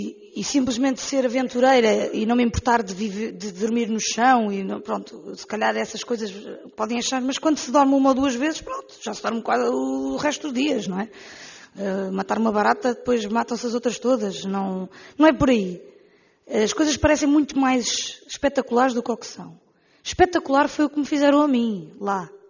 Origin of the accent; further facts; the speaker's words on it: Portugal; moved away as an adult; tenho 21 anos, venho de Portugal